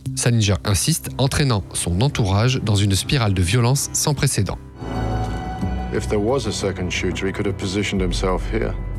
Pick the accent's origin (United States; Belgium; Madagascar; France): France; c'est pas encore la star internationale qu'on connaît, nous, en tant que Français